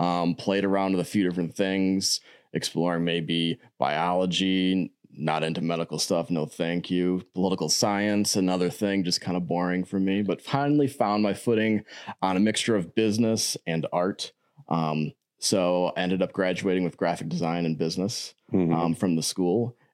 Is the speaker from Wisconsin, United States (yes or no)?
yes; Sturgeon Bay, Wisconsin, United States; Yeah, so I'm born and raised in Door County up in Sturgeon Bay.